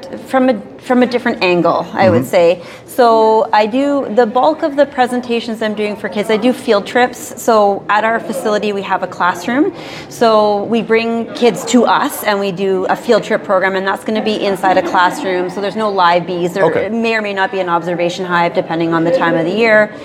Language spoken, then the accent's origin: English; Canada; I am from Canada, so we have a shorter mating window.